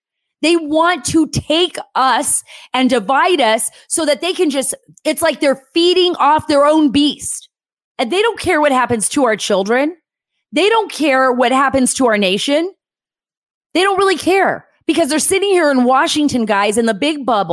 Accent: Saudi Arabia; I grew up in Saudi Arabia.

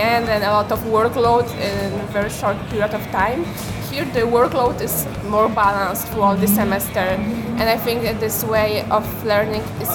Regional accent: Gdańsk, Pomeranian Voivodeship, Poland; English is a second language; now in Ljubljana, Slovenia; I come from Gdańsk, so

